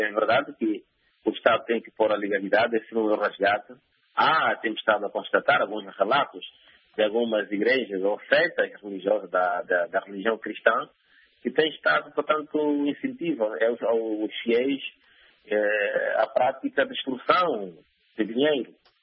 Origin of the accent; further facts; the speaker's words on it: Angola; Estamos aqui, nós somos angolanos, nossos irmãos também são angolanos